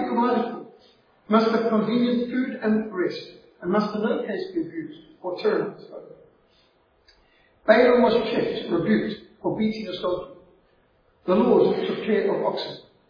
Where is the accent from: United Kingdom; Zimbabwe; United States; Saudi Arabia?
Zimbabwe; When I was brought up in Rhodesia, we were taught in school the first rule of the road in Rhodesia is elephants have right of way.